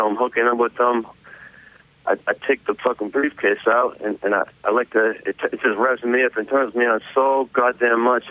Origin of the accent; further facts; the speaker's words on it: Boston, Massachusetts, United States; I'm from Boston, Massachusetts.